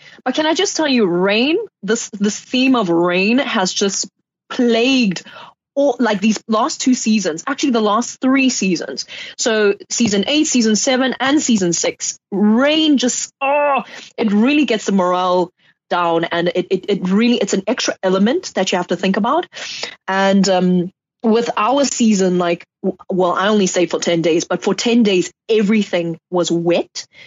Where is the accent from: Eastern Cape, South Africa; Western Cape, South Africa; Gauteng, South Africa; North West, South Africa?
Eastern Cape, South Africa; because I'm actually from the Eastern Cape. Whoop, whoop. So I grew up in that area.